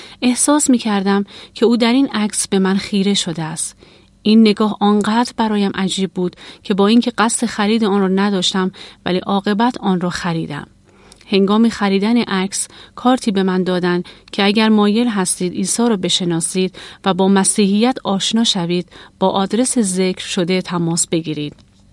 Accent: northern Iran, Iran; born there; در سال 1345 در شمال ایران به دنیا آمدم.

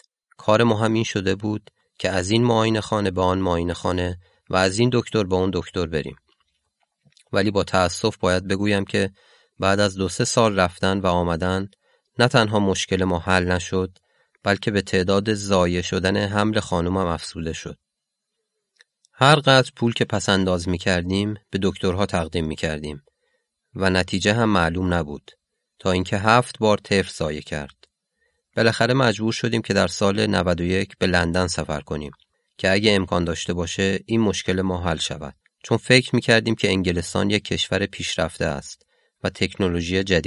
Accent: Iran; و از ایران هستم.

